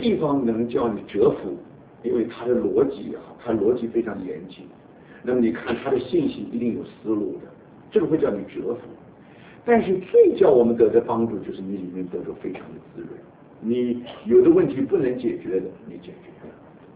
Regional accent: Taiwan; now in United States; 因为我是从台湾长大的

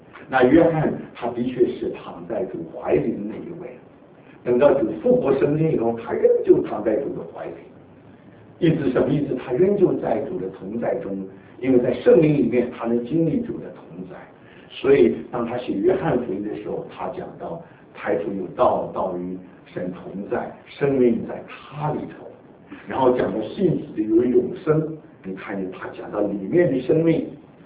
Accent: Taiwan; now in United States; 那我们从台湾来的人

